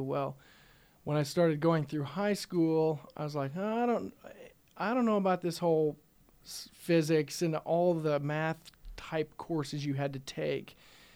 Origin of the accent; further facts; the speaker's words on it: Higginsville, Missouri, United States; he's actually a seed salesman here at my hometown in Higginsville.